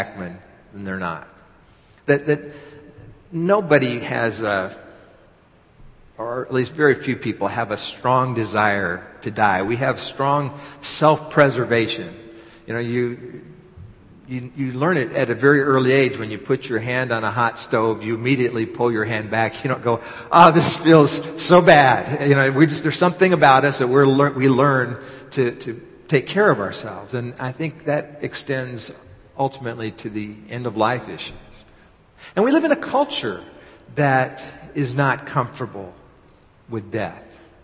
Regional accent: Texas, United States; as many of you know, I grew up in Texas. My dad was from New York City, my mom was from California, and I grew up in Texas. It was kind of like neutral turf for my folks.

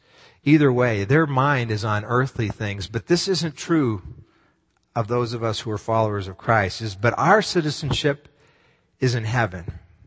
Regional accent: Texas, United States; also born or lived in Oregon; now in New York, United States; I was born in Oregon, but raised in Texas. Sue was born in Minnesota, and we met in Colorado. We've raised our children here in New York.

